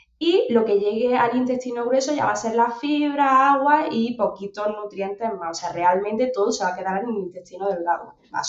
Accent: Baza, Andalusia, Spain; De hecho, pues en mi pueblo, yo soy de un pueblo de Granada, de Baza

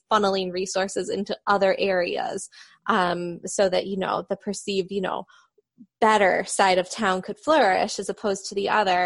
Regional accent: Detroit, Michigan, United States; also born or lived in Texas; And like, when I lived in Texas, I tell people, oh, we're from the Detroit area.

